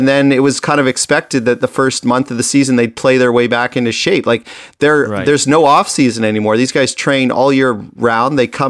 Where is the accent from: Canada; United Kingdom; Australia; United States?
Canada; Toronto, Ontario; and the Raptors growing up in Toronto, and I had season tickets for the Raptors.